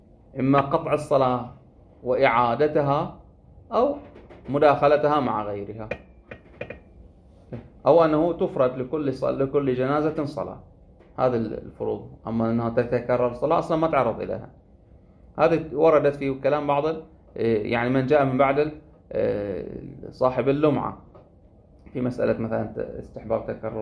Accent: Bahrain; وعندنا في البحرين كان هكذا في بعض الآثار

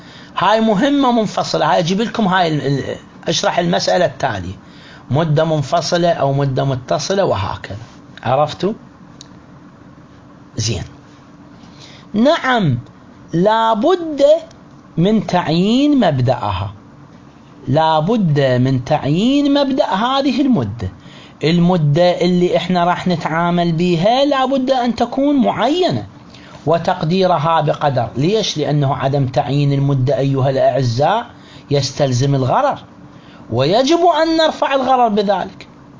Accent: Iraq; عندنا بالعراق

